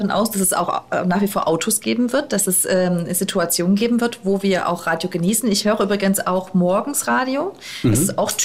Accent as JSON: {"language": "German", "region": "Saxony", "country": "Germany", "said": "ich komme ja aus Nordsachsen und das ist eine sehr ländlich geprägte Region."}